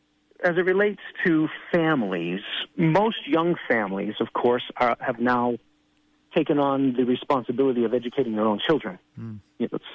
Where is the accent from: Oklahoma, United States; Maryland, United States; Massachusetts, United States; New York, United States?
Massachusetts, United States; North Leominster; now in Minot, United States; living in a place called Minot, North Dakota. Born and raised in North Leominster, just up off of Prospect Street